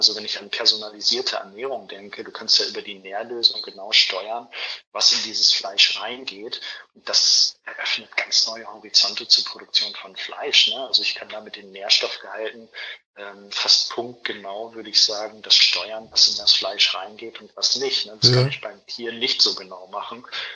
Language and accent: German; Lower Saxony, Germany; ich komme aus der Region Osnabrück, Vechta.